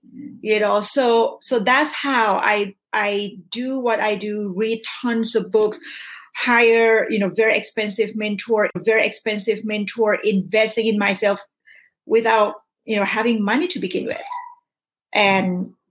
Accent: Thailand; You know, I came from Thailand, from lower middle class family, totally broken family.

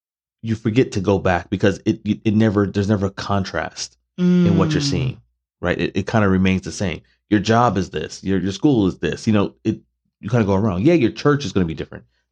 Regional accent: San Diego, California, United States; I would say growing up in San Diego, I am 100% used to one of the small black people within a school, in a class, in an environment, in a society, right?

